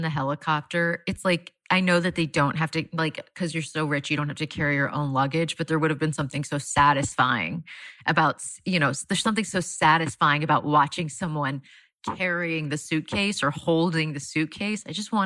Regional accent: Florida, United States; I think it's because I'm from Florida.

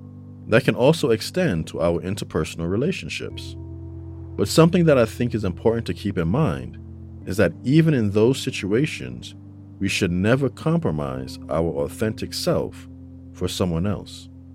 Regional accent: Bronx, New York, United States; We grew up together in the Bronx, and the closeness and love that I have for them is really unbreakable.

